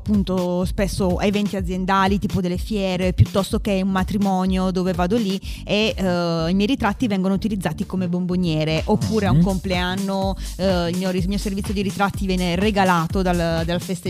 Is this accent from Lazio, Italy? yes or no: no; Manfredonia, Apulia, Italy; now in Milan, Italy; io vengo da Milano, originaria pugliese